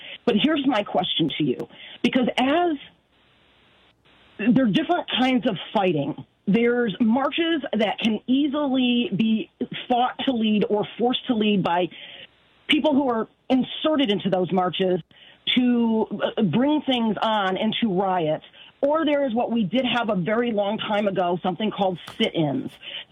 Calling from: Michigan, United States; I'm calling from mid-north Michigan

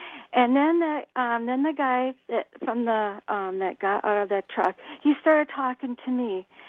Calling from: Eau Claire, Wisconsin, United States; Well, from Eau Claire.

